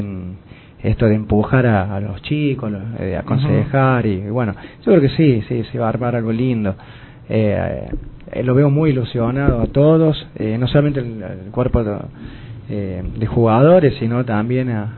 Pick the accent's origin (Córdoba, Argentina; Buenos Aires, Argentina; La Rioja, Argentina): Córdoba, Argentina; yo soy de Córdoba, este es mi segundo año, estoy acá en Alianza